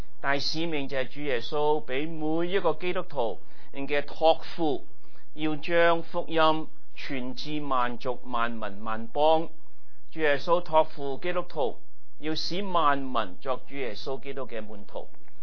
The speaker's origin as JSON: {"language": "Chinese", "country": "China", "lives_now": "United States", "said": "我们中国人，我们来到美国，我们知道什么叫做身份，是吧？"}